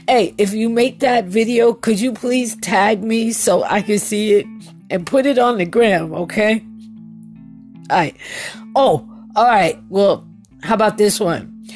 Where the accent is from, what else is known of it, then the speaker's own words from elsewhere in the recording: New York, United States; I'm sorry, I'm from New York. I can't say Oz.